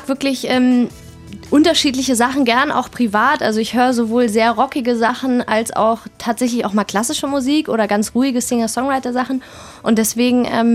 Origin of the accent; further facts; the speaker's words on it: Berlin, Germany; Ja, geboren und aufgewachsen und Familie auch Berlin.